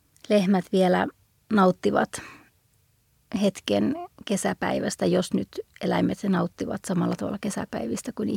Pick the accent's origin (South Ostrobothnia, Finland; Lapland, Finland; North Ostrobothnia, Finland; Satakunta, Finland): Lapland, Finland; mä oon syntynyt siellä, tai mä oon syntynyt ja kasvanut ja niin kuin asunut koko elämäni Saamenmaalla ja keskellä luontoa